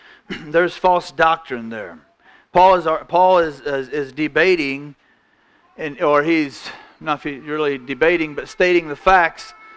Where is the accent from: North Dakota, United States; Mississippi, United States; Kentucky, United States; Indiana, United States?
Indiana, United States; I'm from Indiana. I live 6 miles from the Ohio line, but I'm hours from here.